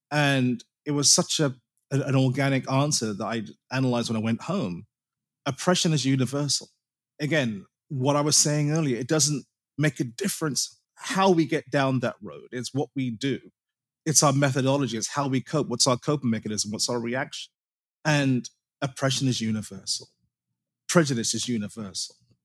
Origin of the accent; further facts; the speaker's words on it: New York, United States; also born or lived in London, United Kingdom; growing up in New York and London and in West End theater